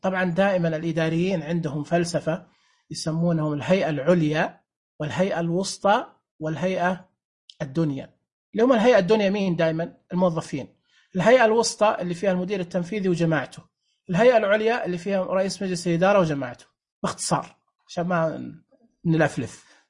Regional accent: Saudi Arabia; حتى في الدول عندنا في السعودية في شيء اسمه نظام الحكم

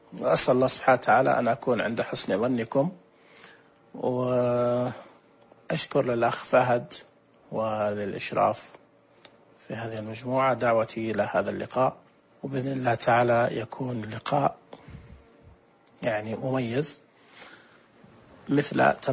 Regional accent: Taif, Makkah Province, Saudi Arabia; born there; ، من مواليد الطائف سنة 1401، العمر الآن 39 عام

